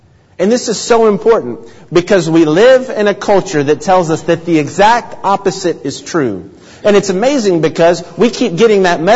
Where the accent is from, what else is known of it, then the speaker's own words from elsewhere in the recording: Memphis, Tennessee, United States; Growing up in the Memphis area, obviously, very familiar with … with the landmark in Memphis, Graceland.